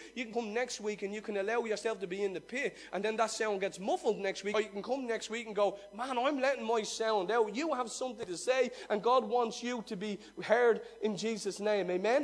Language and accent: English; Ireland; I don't know about you, but when I listen to him, something in me rises as an Irishman.